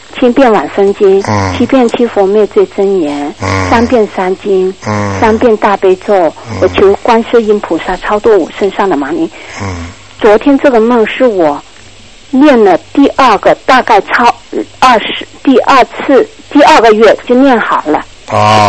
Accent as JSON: {"language": "Chinese", "country": "China", "tie": "born or raised there", "said": "我开车，我小时候是在大陆长大的"}